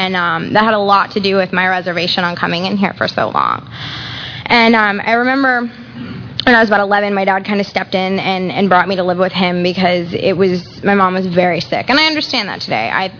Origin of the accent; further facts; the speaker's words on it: Fort Myers, Florida, United States; also born or lived in Albuquerque, United States; I was born in Albuquerque, New Mexico, to two, you know, really great people. They loved me as much as I think any two people could. They got divorced when I was three. My dad moved here. My mom moved to Fort Myers, and I went with her.